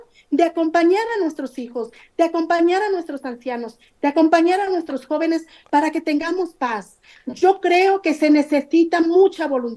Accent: Guerrero, Mexico; yo también soy de Guerrero, por favor escúchenme, yo también represento, aunque sea un poquito de Guerrero

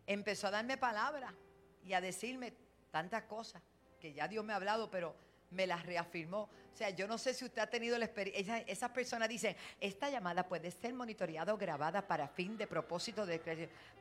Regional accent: Bayamón, Puerto Rico; yo me crié en Bayamón, estamos en la Guardarraya, somos de Toa Alta, de Bayamón y de Puerto Rico.

